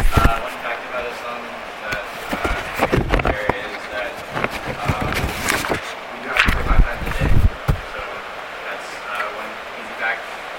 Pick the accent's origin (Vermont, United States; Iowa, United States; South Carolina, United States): South Carolina, United States; Greenville; I'm from Greenville, South Carolina, but my parents are from Fort Worth.